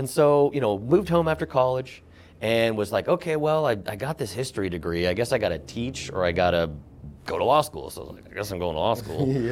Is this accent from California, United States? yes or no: yes; Davis, California, United States; growing up in Davis, you know, there's kids that get into, you know, drinking and drugs and stuff a little early